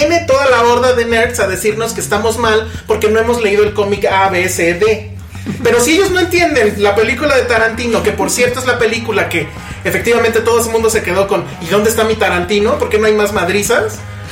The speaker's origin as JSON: {"language": "Spanish", "country": "Mexico", "said": "porque como mexicanos, en nuestra cotidianidad, nada nos obliga a saber quién es"}